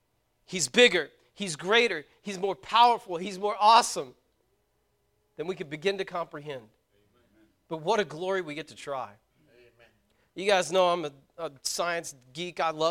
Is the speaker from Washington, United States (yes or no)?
no; Braggs, Oklahoma, United States; Like, I grew up in Braggs.